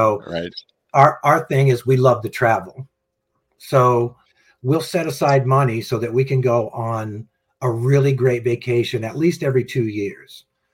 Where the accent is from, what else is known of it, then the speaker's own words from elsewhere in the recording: Deer Isle, Maine, United States; Well, I'm from Deer Isle, Maine, which is a small island off the coast of Maine, connected by a bridge.